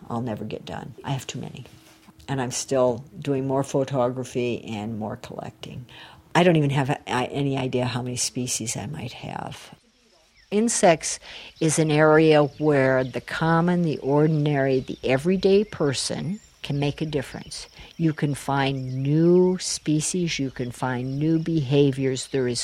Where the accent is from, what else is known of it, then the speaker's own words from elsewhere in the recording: Iowa, United States; I'm from Central Iowa.